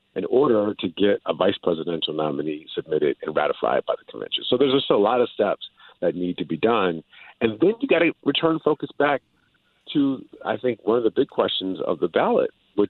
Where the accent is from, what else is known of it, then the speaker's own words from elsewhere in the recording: Michigan, United States; Gretchen Whitmer. I mean, she's absolutely my favorite governor in the country, not just because she's my home state governor